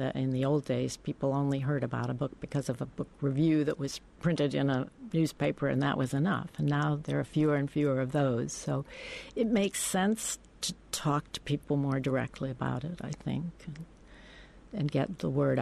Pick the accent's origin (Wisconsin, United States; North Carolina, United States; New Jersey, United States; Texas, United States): North Carolina, United States; And we ended up in North Carolina, and I grew up in North Carolina.